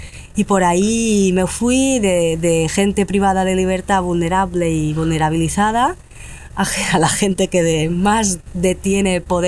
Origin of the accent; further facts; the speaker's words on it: Balearic Islands, Spain; en Mallorca, que es de donde soy, y que es donde venía a pasar verano, Semana Santa, Navidades.